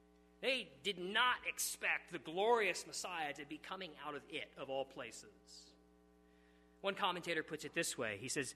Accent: New Mexico, United States; I grew up in New Mexico, and there's plenty of towns in the middle of that desert of a state.

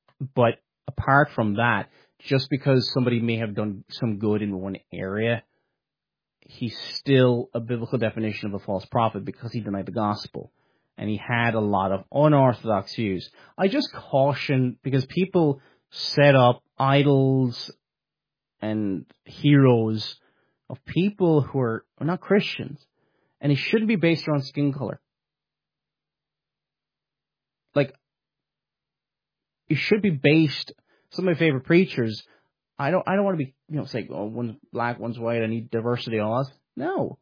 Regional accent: Ireland; you know, I come from the Republic of Ireland

